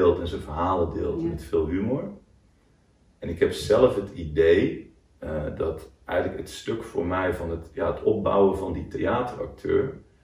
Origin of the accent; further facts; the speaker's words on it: 's-Hertogenbosch, North Brabant, Netherlands; bijvoorbeeld Den Bosch waar ik vandaan kwam